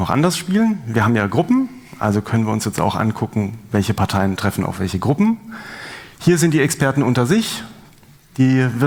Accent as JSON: {"language": "German", "town": "Tübingen", "region": "Baden-Württemberg", "country": "Germany", "said": "Ich komme aus Tübingen"}